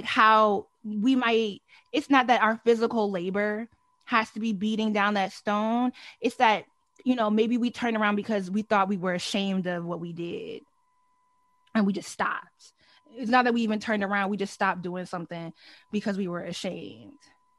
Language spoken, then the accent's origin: English; Delaware, United States; I grew up in Delaware. You know what I mean?